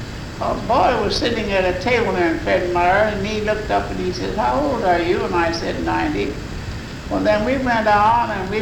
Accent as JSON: {"language": "English", "town": "Preston", "region": "Minnesota", "country": "United States", "tie": "born there", "said": "I was born in Preston, Minnesota, which is 150 miles south of St. Paul, Minneapolis."}